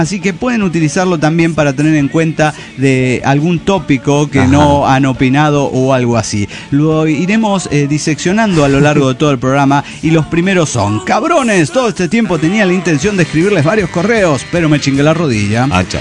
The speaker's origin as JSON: {"language": "Spanish", "town": "Morelia", "region": "Michoacán", "country": "Mexico", "said": "de Morelia, Michoacán, México."}